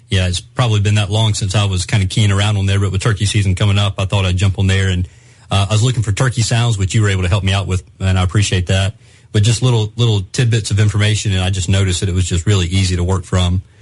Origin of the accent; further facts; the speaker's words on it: Spartanburg, South Carolina, United States; Well, Spartanburg was formerly my hometown. There's a lot of turkey hunters in Spartanburg.